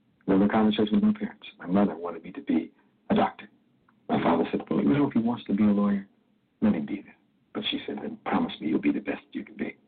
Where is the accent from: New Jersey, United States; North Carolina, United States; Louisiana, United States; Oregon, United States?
Louisiana, United States; now in Los Angeles, United States; I have the greatest memories of it. A family of so much love.